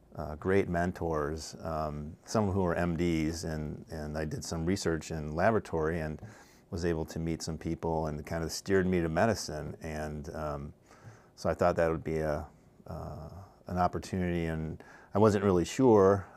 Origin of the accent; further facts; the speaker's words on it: De Pere, Wisconsin, United States; I grew up in De Pere, Wisconsin, a suburb of Green Bay, so hopefully people from Wisconsin might know where De Pere is.